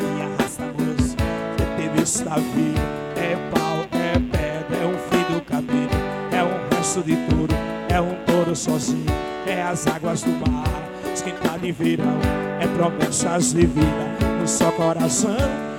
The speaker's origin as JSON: {"language": "Portuguese", "town": "Retirolândia", "region": "Bahia", "country": "Brazil", "tie": "born or raised there", "lives_now": "Santa Luz, Brazil", "said": "eu sou de Santa Luz, naturalizado, mas natural de Retirolândia."}